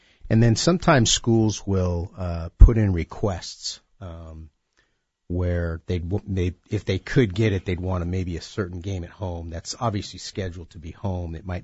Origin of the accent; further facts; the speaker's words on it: Fresno, California, United States; It's my hometown, Jeff.